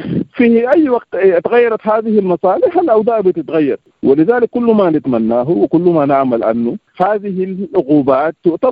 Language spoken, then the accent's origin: Arabic; Sudan; ورأينا أن الحروبات وأن كل المشاكل الداخلية كلفتنا كثير كسودانيين وكشعب.